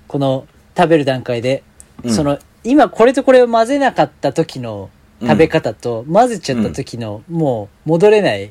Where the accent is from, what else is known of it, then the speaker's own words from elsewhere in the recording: Kodaira, Tokyo, Japan; 私は江戸っ子だからね。